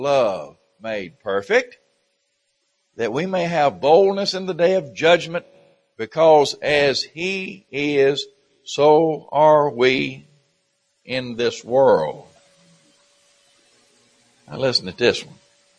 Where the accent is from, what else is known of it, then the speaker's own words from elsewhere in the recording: the South, United States; I'm American by birth, Southern by the grace of God.